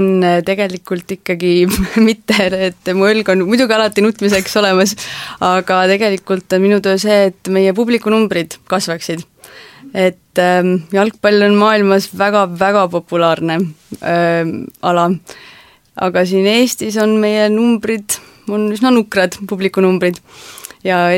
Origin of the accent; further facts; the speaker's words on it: Kuressaare, Saare County, Estonia; see on Kuressaare minu kodu , minu kodulinn ja see on minu kodulinna klubi